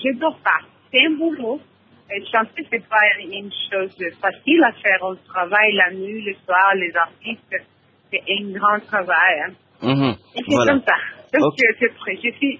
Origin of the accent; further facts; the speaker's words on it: Kivu, DR Congo; Moi, je suis de l'Est, de Kivu.